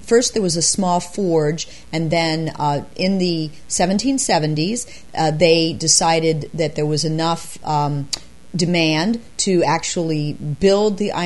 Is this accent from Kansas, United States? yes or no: no; Creagerstown, Maryland, United States; I grew up in Kriggerstown, and my family attended Harriet Chapel, which is the little Episcopal church in Catoctin Furnace.